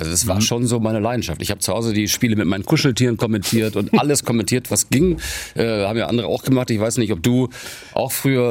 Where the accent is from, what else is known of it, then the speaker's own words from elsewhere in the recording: Melle, Lower Saxony, Germany; also born or lived in Celle; in Melle, da bin ich groß geworden, in Celle geboren, aber in Melle aufgewachsen, Niedersachsen.